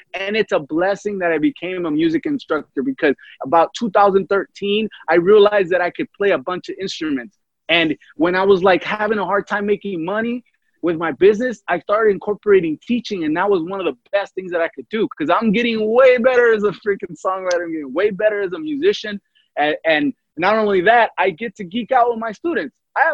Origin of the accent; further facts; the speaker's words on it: Mexico; si eres mexicano, sabes que soy mexicano.